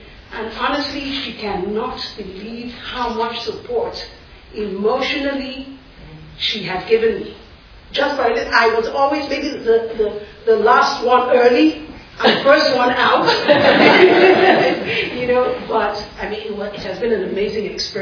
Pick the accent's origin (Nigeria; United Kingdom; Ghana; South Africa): Nigeria; moved away as an adult; now in United States; I'm African, I'm from Nigeria.